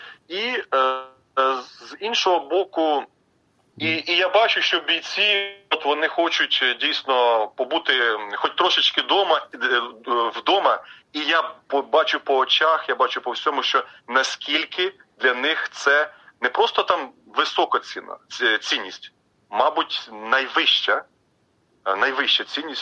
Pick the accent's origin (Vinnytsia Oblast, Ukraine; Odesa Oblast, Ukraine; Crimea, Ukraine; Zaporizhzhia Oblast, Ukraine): Odesa Oblast, Ukraine; зараз я на Донбасі, як я там родом з Одещини